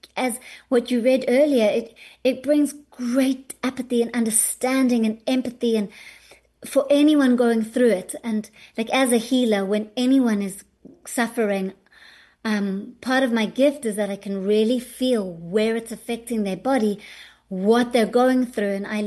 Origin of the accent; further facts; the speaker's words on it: South Africa; I was living in South Africa. I'm born South African.